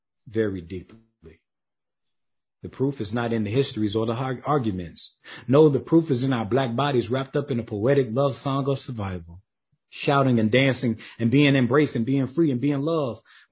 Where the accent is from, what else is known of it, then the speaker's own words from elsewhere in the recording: the South, United States; I was raised in the Black rural South, but I ended up going to Clemson